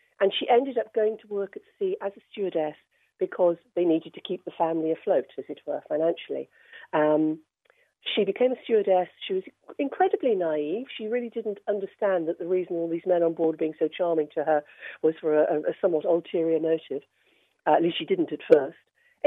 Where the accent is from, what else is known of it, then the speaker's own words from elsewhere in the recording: Cardiff, Wales, United Kingdom; I was born in Wales and I grew up in Cardiff. … … They were from West Wales.